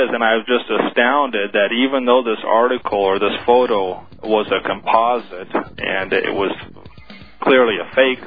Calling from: Oak Harbor, Washington, United States; I'm calling from Oak Harbor.

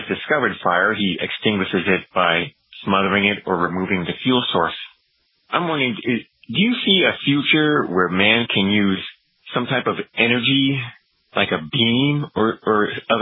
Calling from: Atlanta, Georgia, United States; from Atlanta, Georgia, and I listen on TalkStream Live.

